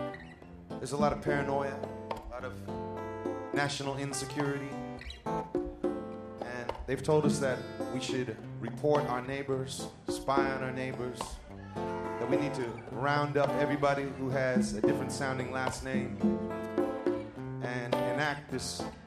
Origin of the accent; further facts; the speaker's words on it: United States; I realized that I'd been told a lot of things about Cuba growing up in America, what a terrible place it was.